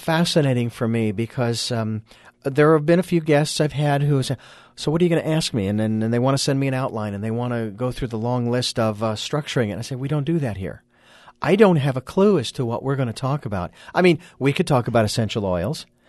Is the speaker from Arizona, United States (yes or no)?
yes; Arizona, United States; Even though I'm from Arizona.